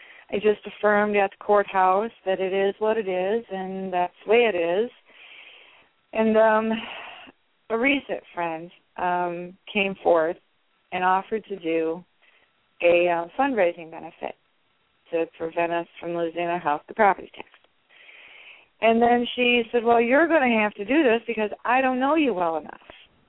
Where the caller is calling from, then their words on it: Indiana, United States; from Indiana.